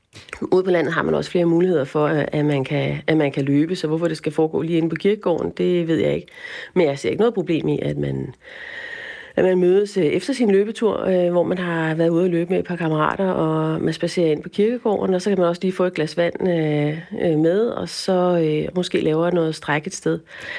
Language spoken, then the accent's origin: Danish; Copenhagen, Capital Region of Denmark, Denmark; accent: Copenhagen; Som man også kan høre på min dialekt, er jeg jo originalt fra København.